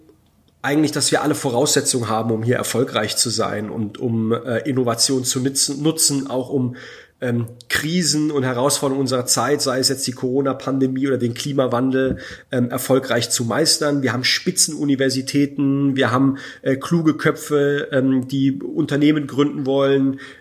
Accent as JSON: {"language": "German", "town": "Heidelberg", "region": "Baden-Württemberg", "country": "Germany", "tie": "born or raised there", "said": "Das war, als in Heidelberg, in meiner Heimat und Geburtsstadt, Nazis demonstrieren wollten"}